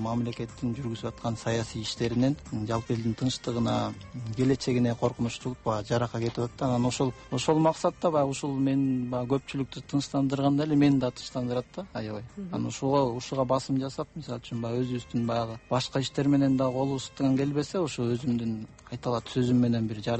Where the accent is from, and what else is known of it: Epkin, Naryn Region, Kyrgyzstan; born or raised there